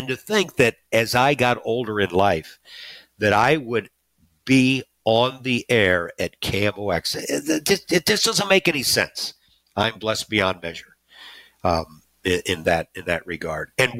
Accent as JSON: {"language": "English", "town": "St. Louis", "region": "Missouri", "country": "United States", "tie": "born or raised there", "said": "growing up in St. Louis in the 60s and 70s and falling in love with baseball, and how can you not, as a local St. Louisan, become such a Cardinals fan?"}